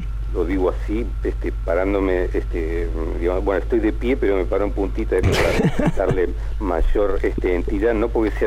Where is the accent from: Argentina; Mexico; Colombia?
Argentina; yo puedo, como argentino, estar viendo en mi máquina de fabricación japonesa